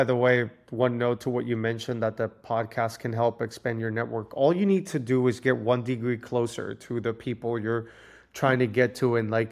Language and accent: English; Puerto Rico; I grew up in Puerto Rico, grew up with... My father is an entrepreneur, owns a hardware. So I grew up, since I was a kid, selling inside a store